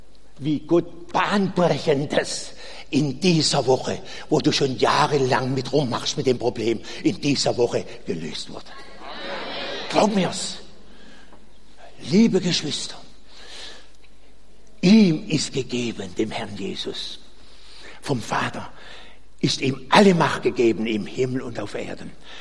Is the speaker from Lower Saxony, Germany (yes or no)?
no; Baden-Württemberg, Germany; accent: Baden dialect; Entschuldigung, ich spreche badisch.